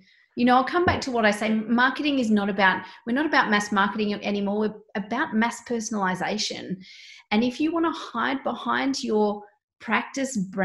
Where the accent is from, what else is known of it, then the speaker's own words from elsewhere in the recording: Sydney, New South Wales, Australia; I'm from Sydney. I swim and we swim in the harbour all the time.